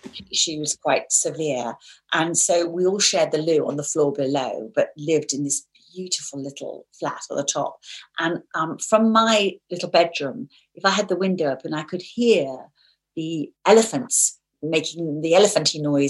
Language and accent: English; London, United Kingdom; I was born in the middle of London. I grew up in London. And I lived for the first 6 years of my life in a little flat in a converted top floor of a house in northwest London